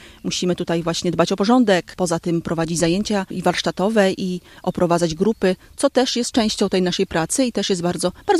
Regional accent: Chodlik, Lublin Voivodeship, Poland; ja pochodzę z Chodlika. Tam mieszkają moi rodzice i pamiętam pierwsze festyny w Chodliku.

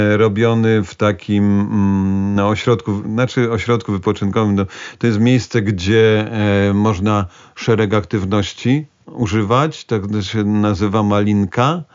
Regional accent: Zgierz, Łódź Voivodeship, Poland; born there; mógłby i o tych dawnych czasach i o Zgierzu i o tych budynkach

